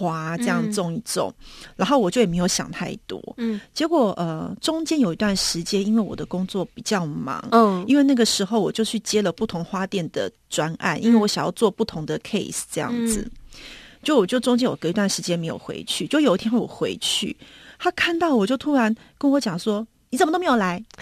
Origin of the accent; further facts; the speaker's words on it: Taiwan; 我说我从台湾来的